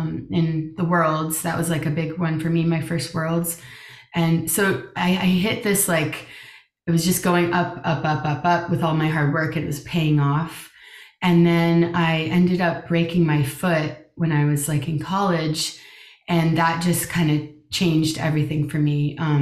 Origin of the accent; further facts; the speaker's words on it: New Jersey, United States; I grew up in New Jersey with the Denoga School.